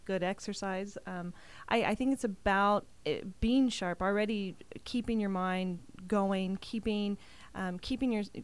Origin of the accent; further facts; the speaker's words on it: Oklahoma, United States; I grew up in Oklahoma.